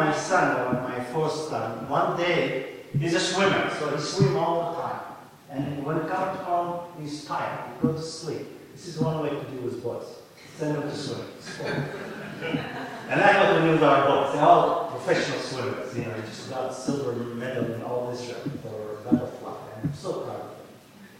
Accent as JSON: {"language": "English", "country": "Israel", "tie": "born or raised there", "said": "when I grew up in Israel, in Israeli high school, Jewish high school"}